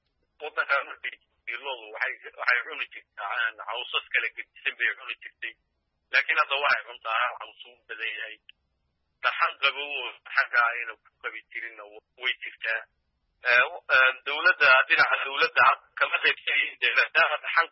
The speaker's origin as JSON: {"language": "Somali", "town": "Birqod", "region": "Somali Region", "country": "Ethiopia"}